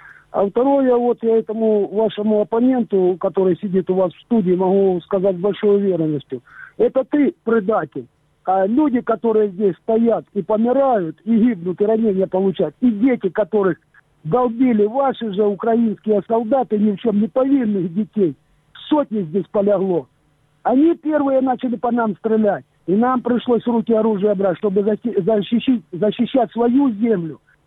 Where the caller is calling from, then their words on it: Donetsk, Donetsk Oblast, Ukraine; из Донецка.